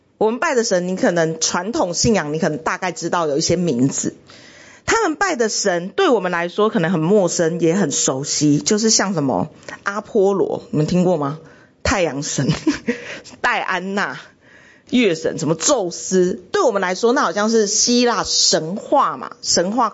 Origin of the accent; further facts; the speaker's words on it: Taiwan; 我们台湾人可能就是会分给亲朋好友嘛